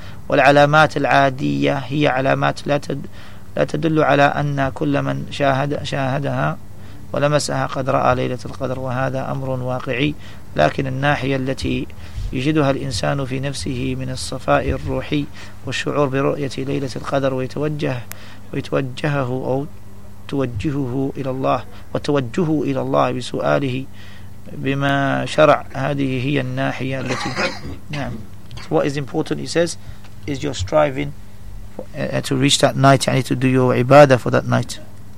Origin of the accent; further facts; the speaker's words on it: Morocco; where are you from? I said, Morocco, originally.